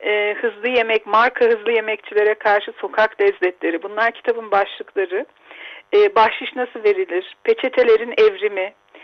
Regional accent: Black Sea Region, Turkey; Valla ben Karadenizliyim ama hiç balıktan anlamam.

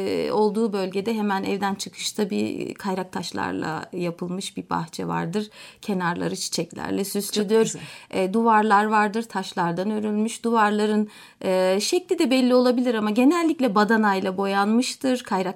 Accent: Muğla, Turkey; moved away as an adult; now in Ankara, Turkey; Muğla'da doğdum. Ortaokul ve lise yıllarım Muğla'da geçti. Sağlık meslek lisesi mezunuyum Muğla. Aynı zamanda Yerkesik Ortaokulu, Yerkesik İlköğretim Okulu derken. Sonra üniversite yaşamına başladıktan sonra da Ankara'ya gelişim oldu.

